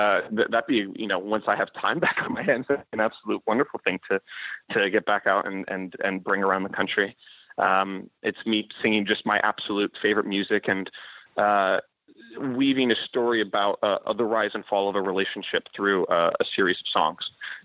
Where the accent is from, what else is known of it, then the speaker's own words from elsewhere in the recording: San Francisco, California, United States; I'm from San Francisco, so I was given a break at the historic Venetian Room